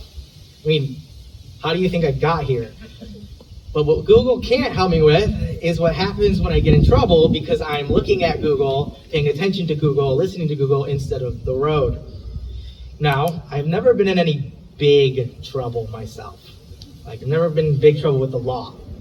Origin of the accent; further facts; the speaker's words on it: Indiana, United States; I'm not from the state of Illinois. I'm from Indiana, born and raised there.